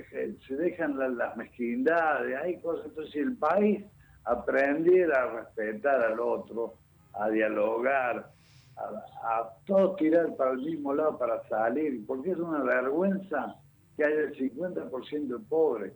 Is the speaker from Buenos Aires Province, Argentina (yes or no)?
no; Córdoba, Argentina; now in Paraná, Argentina; Yo soy cordobés, pero hace muchísimos años que vivo acá en Paraná.